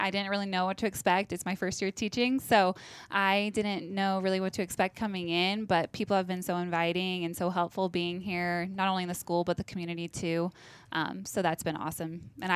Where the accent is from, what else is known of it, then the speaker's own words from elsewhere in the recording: Syracuse, Nebraska, United States; So I am originally from Syracuse, Nebraska, and that town is like directly between Lincoln and Nebraska City. So I grew up on a family farm